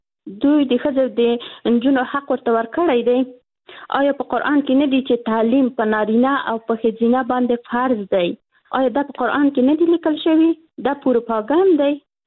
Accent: Afghanistan; موږ الحمدلله موږ مسلمانان یو، موږ افغانان یو.

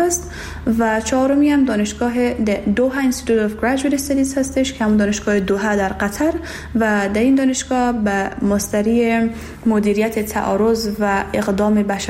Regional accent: Herat, Afghanistan; عمرم 21 سال هست و اصالتا از ولایت دایکندی میباشم، لیکن در ولایت هرات بزرگ شدم و مکتب را در هرات تمام کردم.

